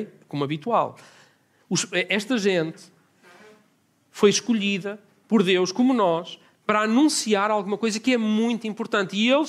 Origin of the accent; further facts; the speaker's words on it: Vila Nova de Gaia, Norte, Portugal; Cresci em Gaia, lá no Norte.